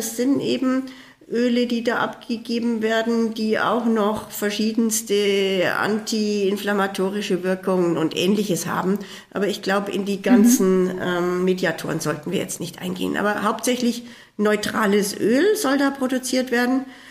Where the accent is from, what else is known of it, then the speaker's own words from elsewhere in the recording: Bavaria, Germany; Also erstens, wie Sie ja gesagt haben, komme ich aus dem Chiemgau.